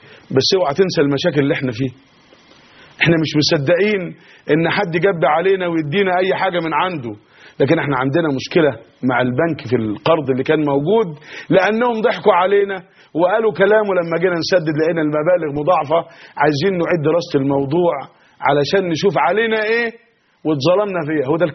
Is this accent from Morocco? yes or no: no; Egypt